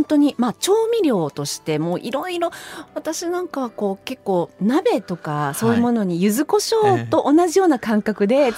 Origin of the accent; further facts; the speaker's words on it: Joetsu, Niigata, Japan; 私は上越出身ですので、